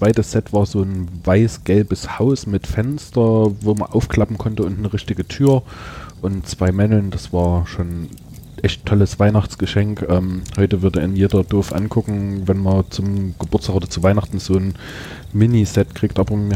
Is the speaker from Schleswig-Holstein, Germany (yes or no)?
no; Thalheim, Saxony, Germany; also born or lived in Gornsdorf; Also in der Jugendzeit war geprägt durch einen Umzug. Wir sind aus Thalheim weggezogen, zwar nur über einen Berg, aber da war mein ganzer Freundeskreis weg.